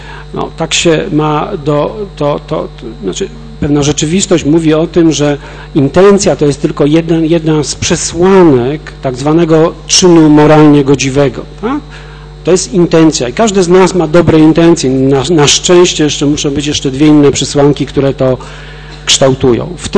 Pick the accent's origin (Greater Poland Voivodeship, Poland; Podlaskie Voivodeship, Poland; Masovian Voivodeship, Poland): Greater Poland Voivodeship, Poland; Poznań; wychowałem się na Winogradach, tak? Żyję tam od 70. roku, więc wiem, co się tam dzieje na Winogradach